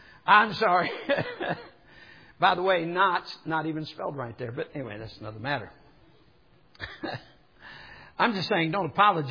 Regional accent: United States; I'm an American. I praise God that I was able to be brought up in America.

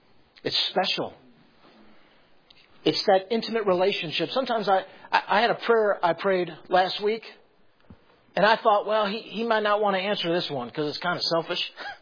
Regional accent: Chicago, Illinois, United States; I grew up in the Chicago area. My dad was an alcoholic.

